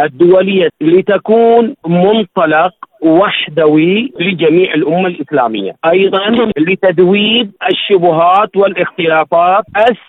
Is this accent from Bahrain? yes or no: yes; Bahrain; من مملكة البحرين، من مواليد 69